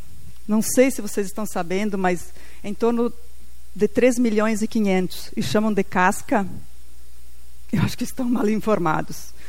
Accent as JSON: {"language": "Portuguese", "town": "Capela de Santana", "region": "Rio Grande do Sul", "country": "Brazil", "said": "Então, assim, eu sou da Capela Santana também, né?"}